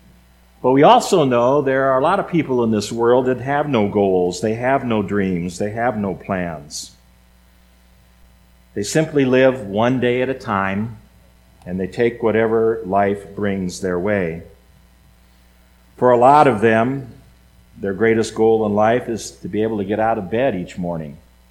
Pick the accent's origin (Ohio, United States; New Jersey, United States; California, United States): California, United States; The fact that I was raised in California doesn't mean I know anything about grapes